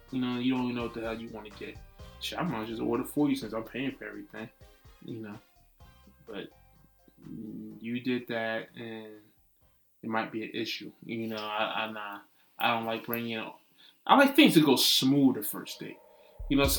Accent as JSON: {"language": "English", "region": "New Jersey", "country": "United States", "said": "We're from Jersey."}